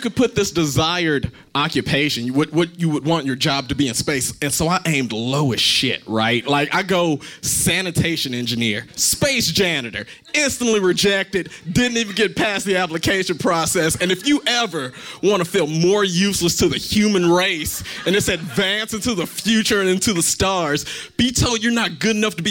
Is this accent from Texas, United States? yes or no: yes; Fort Worth, Texas, United States; And by the way, I know what I sound like. I'm not from any suburbs, I'm from Stop 6. I just sound like this, all right?